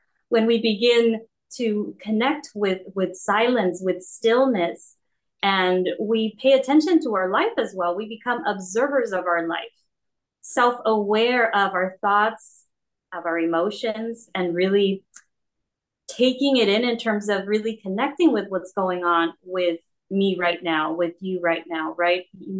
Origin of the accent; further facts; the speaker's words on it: Santa Cruz, California, United States; As I mentioned, I was born and raised in Santa Cruz.